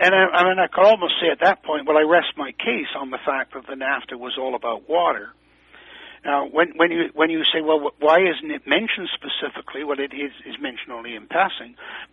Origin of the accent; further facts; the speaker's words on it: Canada; one of the things that infuriates me as a Canadian is that Americans are getting Canadian oil and their gasoline is cheaper than what I pay.